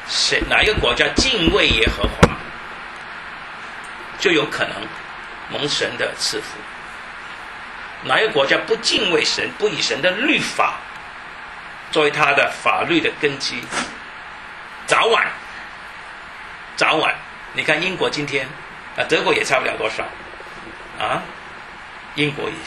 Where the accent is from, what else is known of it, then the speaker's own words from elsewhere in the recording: China; 我们是中国人